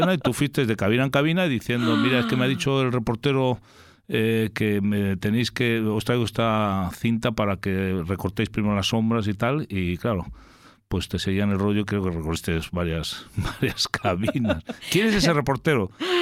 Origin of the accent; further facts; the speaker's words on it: Ponferrada, Castile and León, Spain; moved away; yo me fui desde Ponferrada, en mi pueblo, hacia Madrid.